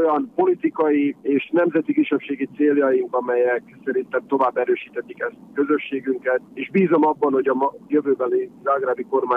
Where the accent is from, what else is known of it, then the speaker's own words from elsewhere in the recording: Croatia; Mi itt szocializálódtunk Horvátországban, tehát magyarok vagyunk, magyar vér csördögél bennünk, de ismerjük az itteni körülményeket